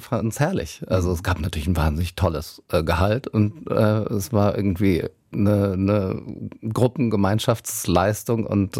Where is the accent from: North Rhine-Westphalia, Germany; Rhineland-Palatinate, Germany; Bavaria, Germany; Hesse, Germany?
Rhineland-Palatinate, Germany; Koblenz; born there; ich bin geboren in Koblenz und so ein bisschen so in diesem Kiez, sage ich mal, genau.